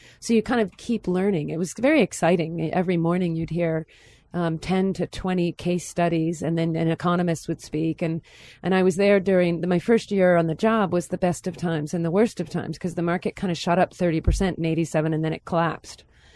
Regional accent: Rockville, Maryland, United States; I grew up in the suburbs of D.C. It was a little town called Rockville, Maryland. It had about 10,000 people when my family moved there.

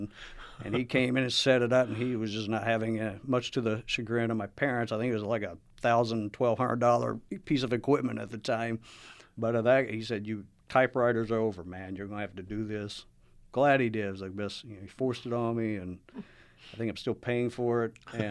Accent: Tell City, Indiana, United States; I was a marksman, yeah, good old Tell City. And graduated in 83 from there.

